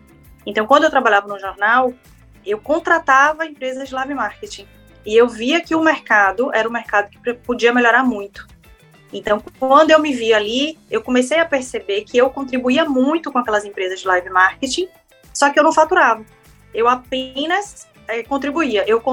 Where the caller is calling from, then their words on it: Salvador, Bahia, Brazil; Falo aqui de Salvador. A gente começou nossa história aqui em Salvador.